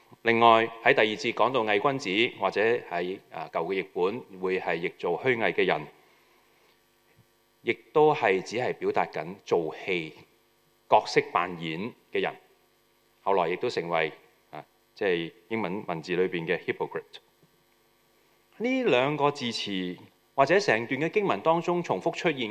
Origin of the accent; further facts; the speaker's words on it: Hong Kong; 在我们香港人的文化当中，有一句说话叫做做长大龙凤